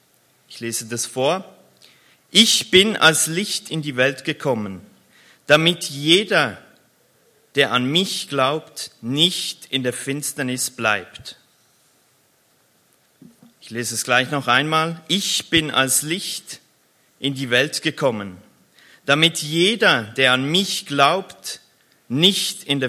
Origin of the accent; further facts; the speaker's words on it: Switzerland; Dort, wo ich früher als Kind in der Schweiz wohnte, da hatten wir einen alten, kalten Keller aus Stein unter dem Haus.